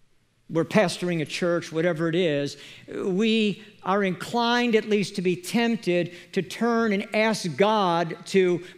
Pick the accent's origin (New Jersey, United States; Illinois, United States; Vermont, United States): Illinois, United States; Chicago; Lee was born and raised in Chicago like I was. We're about the same age